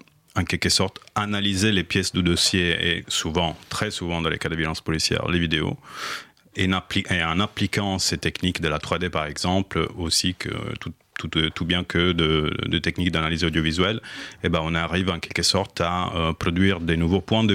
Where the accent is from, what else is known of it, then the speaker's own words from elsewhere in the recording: Italy; French is a second language; now in Paris, France; je suis journaliste, je suis italien, mais je vis à Paris depuis longtemps